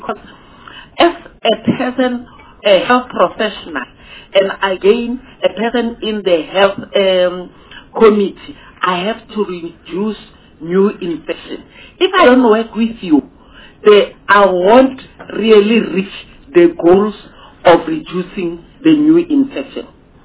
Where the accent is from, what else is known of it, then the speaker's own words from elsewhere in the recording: Rustenburg, North West, South Africa; I'm from Northwest. I'm from around Rustenburg, Bujanala.